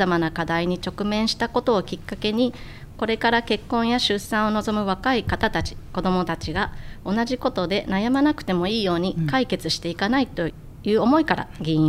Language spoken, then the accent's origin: Japanese; Seto, Aichi, Japan; はい、私は瀬戸で生まれ瀬戸で育ちました。今は虹の丘に統合された旧深川小学校を卒業しております。